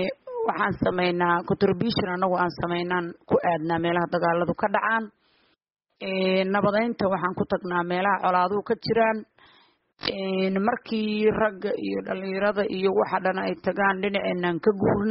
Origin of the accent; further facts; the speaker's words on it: Galmudug, Somalia; reer Bullaani reer Galmudug baynu nahay